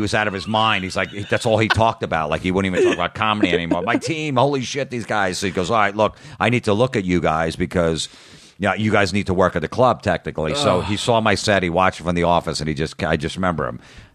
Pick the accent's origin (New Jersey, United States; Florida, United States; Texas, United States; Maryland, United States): New Jersey, United States; All the clubs, you know, was like, because I was from Jersey, so they thought, you know, oh, this guy's from Jersey, they can't be funny.